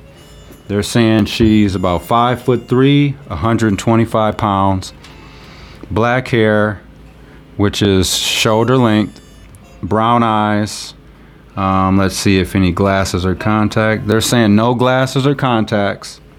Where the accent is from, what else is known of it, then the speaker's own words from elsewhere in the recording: Milwaukee, Wisconsin, United States; So we're going to start in Wisconsin, obviously, because I'm from Milwaukee.